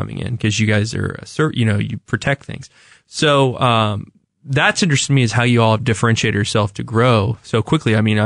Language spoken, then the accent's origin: English; Parkville, Missouri, United States; I grew up in the Parkville area, and they have Park University up there, and they have caves.